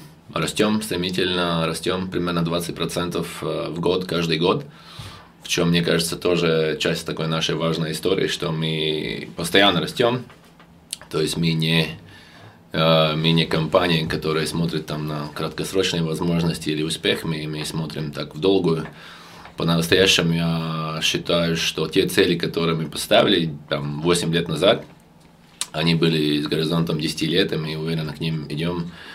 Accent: Riga, Latvia; now in Russia; я сам из Риги, из Латвии, с 2010 года здесь, в России

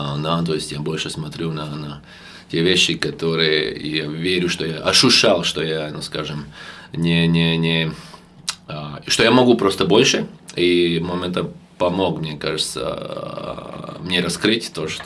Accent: Riga, Latvia; now in Russia; я сам из Риги, из Латвии, с 2010 года здесь, в России

